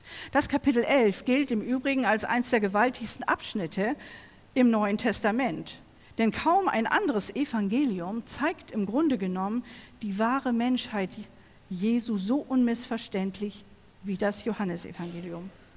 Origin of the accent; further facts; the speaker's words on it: Remels, Lower Saxony, Germany; ich komme aus Remels und habe dort Familie.